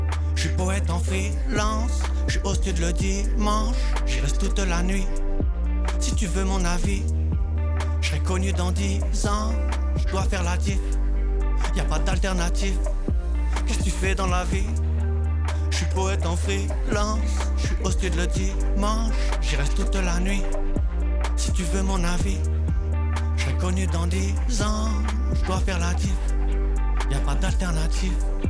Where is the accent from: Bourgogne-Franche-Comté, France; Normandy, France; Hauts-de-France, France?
Normandy, France; c'est mon alter ego normand, parce qu'on vient de Normandie.